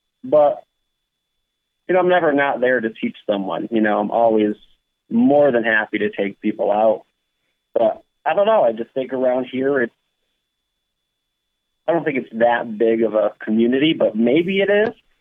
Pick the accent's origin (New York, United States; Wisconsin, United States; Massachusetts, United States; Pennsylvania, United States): Massachusetts, United States; Adams; now in Vermont, United States; I'm originally from the Berkshires, which is in Massachusetts, small town named Adams. I just recently moved to southern Vermont